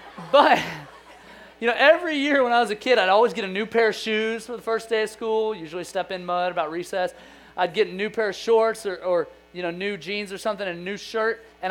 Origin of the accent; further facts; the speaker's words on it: Oklahoma, United States; And, you know, I grew up in Oklahoma. We didn't have this tax-free weekend that you guys have this weekend.